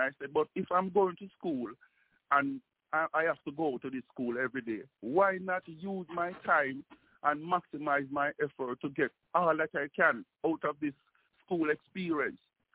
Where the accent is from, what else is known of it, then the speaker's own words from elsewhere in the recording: Jamaica; We are most Jamaican people, we don't have any rich uncle and we don't have any assistant